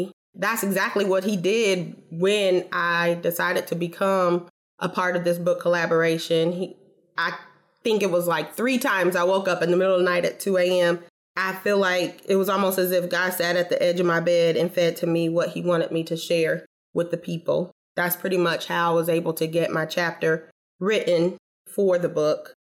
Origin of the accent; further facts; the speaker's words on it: Marion, Indiana, United States; I'm from Marion, Indiana. It's about 60 miles north from Indianapolis. I moved here after graduating from college. I went to Indiana Wesleyan in Marion in my hometown.